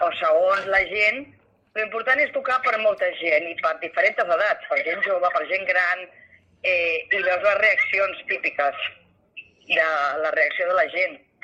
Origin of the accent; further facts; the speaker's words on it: Martorell, Catalonia, Spain; jo sóc de Martorell, que és el Baix Llobregat